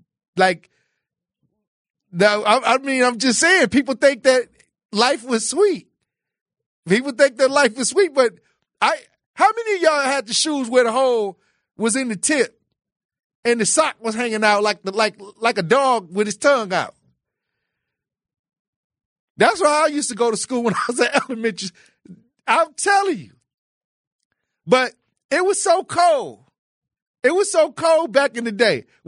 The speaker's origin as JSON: {"language": "English", "region": "Wisconsin", "country": "United States", "tie": "born or raised there", "said": "I used to think I knew what cold was because I grew up in Wisconsin."}